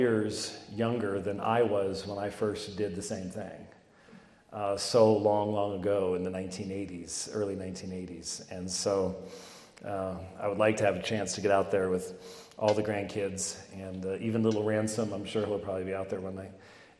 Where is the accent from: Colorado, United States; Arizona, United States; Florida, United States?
Arizona, United States; Phoenix; But I'm from Phoenix, and this snow thing is just, how does that even work?